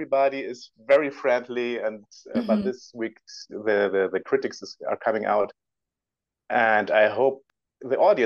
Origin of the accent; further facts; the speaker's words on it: Föhr, Schleswig-Holstein, Germany; English is a second language; my hometown in northern Germany. I'm from an island. It's called Föhr. It's also almost Denmark.